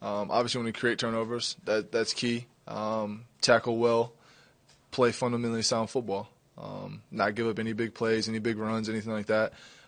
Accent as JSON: {"language": "English", "region": "Ohio", "country": "United States", "said": "I'm from Ohio and I went to Iowa"}